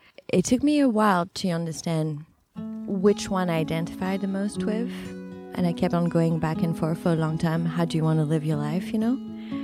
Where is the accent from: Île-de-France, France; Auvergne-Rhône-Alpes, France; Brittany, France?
Île-de-France, France; Paris; I was born in Paris in a rather privileged home and, you know, going to private school and having country homes and in a very eclectic town, right? A lot of culture, very eccentric family.